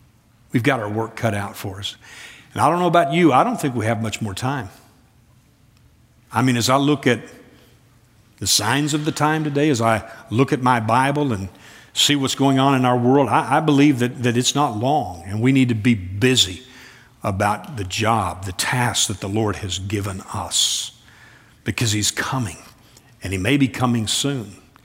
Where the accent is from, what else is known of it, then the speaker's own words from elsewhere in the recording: Kentucky, United States; As a teenage kid, I'm from Kentucky. You know, I'd be out on the basketball court. We had a basketball goal, as almost every home in Kentucky when I grew up, on the driveway.